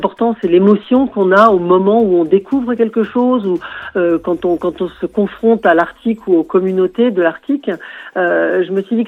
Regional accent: Brittany, France; Et même si je vais m'aventurer dans le Nord, puisque moi je suis du Finistère Sud

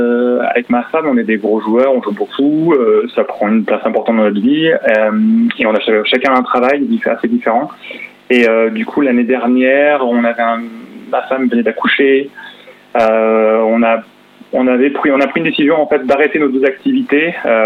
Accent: Grenoble, Auvergne-Rhône-Alpes, France; comme on est de Grenoble aussi, ça avait du sens, en fait.

